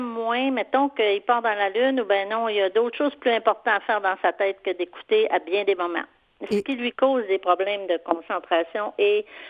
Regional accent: Jonquière, Quebec, Canada; born or raised there

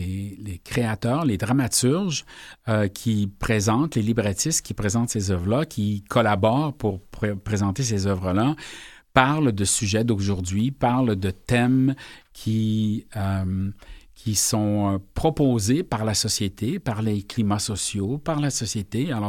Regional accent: Montreal, Quebec, Canada; born there; En fait, je tiens à noter que je suis né à Pointe-Saint-Charles.

